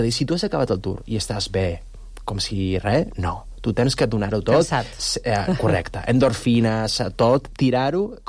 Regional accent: Buñol, Valencian Community, Spain; now in Sant Cugat del Vallès, Spain; Jo sóc valencià, sóc d'un mm-hmm. poble que es diu Bunyol.

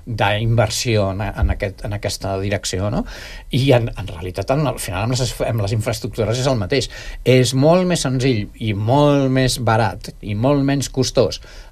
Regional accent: Barcelona, Catalonia, Spain; Jo recordo quan era petit, doncs vivia a Barcelona

